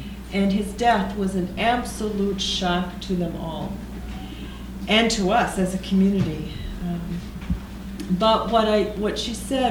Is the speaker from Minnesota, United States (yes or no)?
yes; Mankato, Minnesota, United States; who is a teacher in my hometown of Mankato, Minnesota.